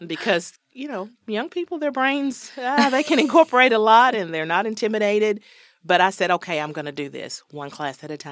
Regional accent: Harrodsburg, Kentucky, United States; also born or lived in Lexington, Kentucky; I'm local Kentucky, born and raised in Harrodsburg, Kentucky. Lived in Lexington for several years.

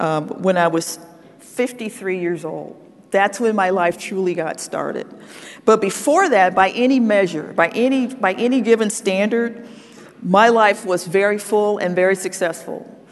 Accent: Detroit, Michigan, United States; I grew up poor in Detroit, Michigan, one of four girls. My mom was a single parent.

